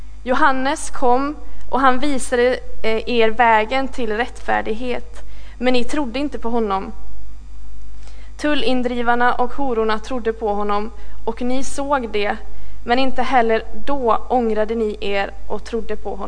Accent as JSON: {"language": "Swedish", "town": "Fristad", "region": "Västra Götaland County", "country": "Sweden", "lives_now": "Stockholm, Sweden", "said": "och jag kommer ifrån Fristad som ligger lite utanför Borås. Men just nu så bor jag i Stockholm och pluggar till pastor på Teologiska högskolan."}